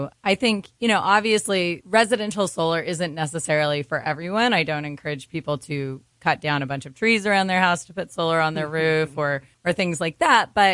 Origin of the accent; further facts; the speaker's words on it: San Antonio, Texas, United States; also born or lived in Austin; So I was actually born here in Austin at Breckenridge Hospital, a rare Austin native, but I grew up just down the road in San Antonio.